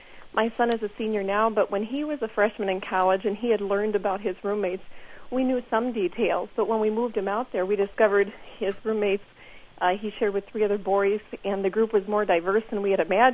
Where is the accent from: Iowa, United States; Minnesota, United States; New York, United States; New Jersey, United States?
Iowa, United States; We're from the Midwest. We're from Iowa.